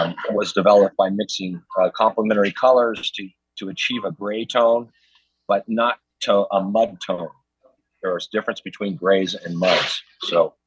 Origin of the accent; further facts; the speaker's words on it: Burbank, California, United States; also born or lived in Carpinteria; I grew up in Burbank and Carpinteria all my life. Got my master's degree at Cal State Northridge and furthered my studies at Art Center in Pasadena. And, Carpinteria has been my home